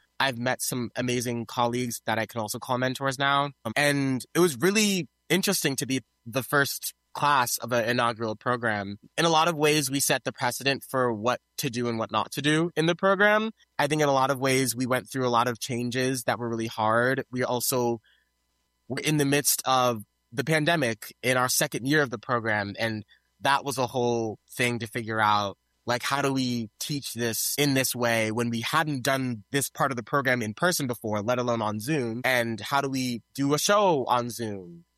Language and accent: English; Athens, Ohio, United States; I did a lot of summer theater in my community theater, my hometown, Ohio Valley Summer Theater. Also, I worked with ABC Players, which is in Nelsonville, Ohio, which is 30 minutes away from Athens, Ohio. I'm from Athens, Ohio.